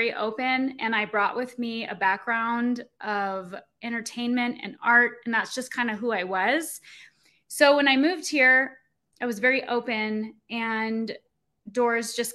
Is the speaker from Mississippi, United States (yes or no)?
no; Hollister, California, United States; I was born in Hollister, and it's about 2 hours south of San Francisco, and a farm town. Where everybody knows everyone.